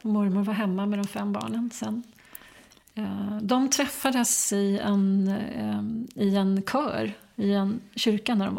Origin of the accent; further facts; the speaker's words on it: Enebyberg, Stockholm County, Sweden; also born or lived in United States; Ja, jag växte upp strax norr om Stockholm, i Enbyberg.